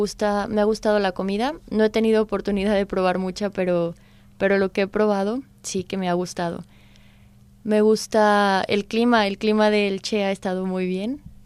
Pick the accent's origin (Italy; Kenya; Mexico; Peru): Mexico; Aguascalientes; now in Spain; Yo soy de Aguascalientes, está situada al centro de México. Es una zona céntrica que se encuentra como punto de referencia a 6 horas de la Ciudad de México.